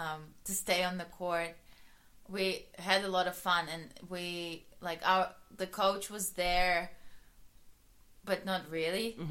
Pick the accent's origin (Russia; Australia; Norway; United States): Russia; English is a second language; moved away; Like, I came from Russia, like, I just got my residency.